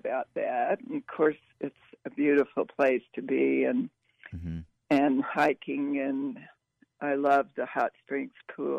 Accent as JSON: {"language": "English", "region": "Oklahoma", "country": "United States", "tie": "born or raised there", "said": "I grew up in Oklahoma, and I went to Oklahoma State"}